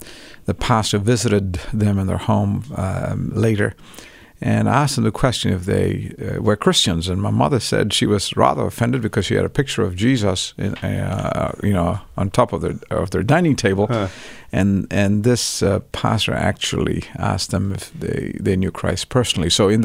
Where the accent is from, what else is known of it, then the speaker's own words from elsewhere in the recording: Chennai, Tamil Nadu, India; I grew up in Chennai. It's mm-hmm. in southern India.